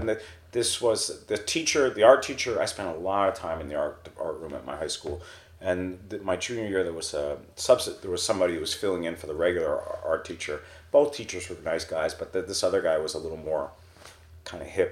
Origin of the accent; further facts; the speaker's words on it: Hanover, New Hampshire, United States; I grew up in Hanover, Hampshire, a small town in New England.